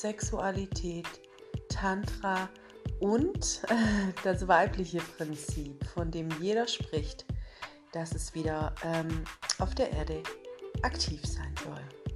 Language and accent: German; Isny, Baden-Württemberg, Germany; Ich komme aus Isny im Allgäu